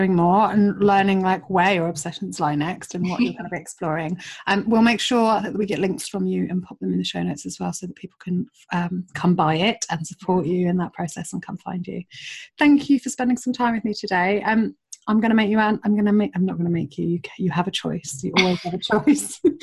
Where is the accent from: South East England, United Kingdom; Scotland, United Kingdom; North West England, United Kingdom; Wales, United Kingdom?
South East England, United Kingdom; Brighton; I grew up in Brighton, don't live there anymore